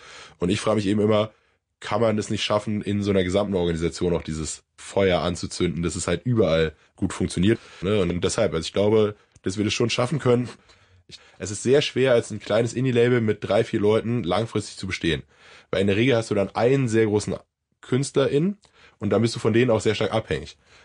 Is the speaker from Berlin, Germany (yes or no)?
yes; Berlin, Germany; meine Familie kommt aus Reinickendorf. Da bin ich aufgewachsen. Ich bin dann sehr früh ausgezogen. Dann habe ich in Friedrichshain gewohnt.